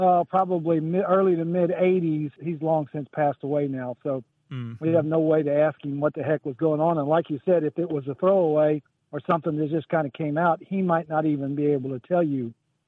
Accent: Orlando, Florida, United States; We grew up in Central Florida around Orlando.

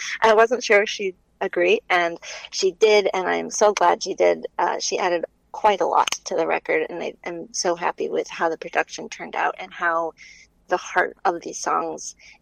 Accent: Duluth, Minnesota, United States; I'm from Duluth, Minnesota, and there's something familiar both about the landscape

